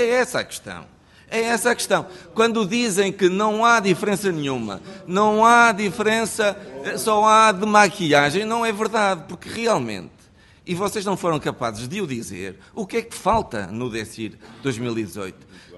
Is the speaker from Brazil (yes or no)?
no; Norte, Portugal; Lá na minha terra, de onde eu venho, há um quartel, o Regimento de Infantaria 13, os Infantes do Marão